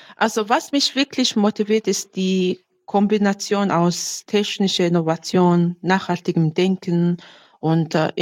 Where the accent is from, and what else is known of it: Mongolia